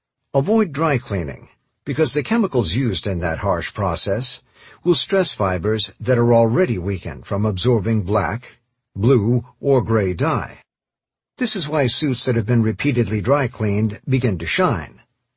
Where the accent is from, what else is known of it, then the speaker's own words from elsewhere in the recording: Connecticut, United States; I grew up in the Connecticut suburbs of New York City, in a working-class family that's half Italian.